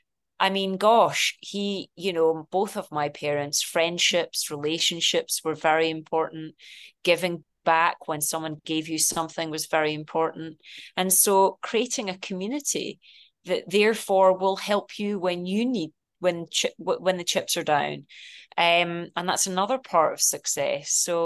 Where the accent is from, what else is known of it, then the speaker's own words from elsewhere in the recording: Scotland, United Kingdom; as a Scottish person